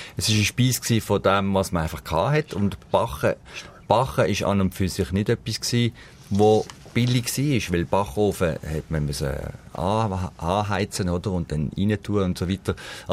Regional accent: Basel, Basel-Stadt, Switzerland; now in Zürich, Switzerland; Also, ich bin ja Basler, wie man gehört, und ich wohne aber seit langem in Zürich.

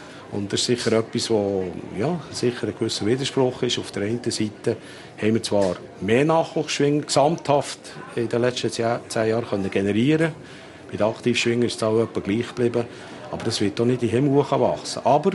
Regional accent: Bern, Switzerland; Das wäre sicher schön, ich kann das nicht verheimlichen, als ein Berner wäre.

